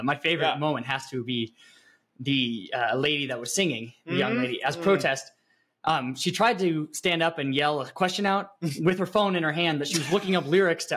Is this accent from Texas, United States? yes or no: no; Seattle, Washington, United States; now in Moscow, United States; Yeah, I am a Seattle refugee, so it is. I mean, I think that why this kind of hits home for me being here is that where I live, you see the natural outworking of that.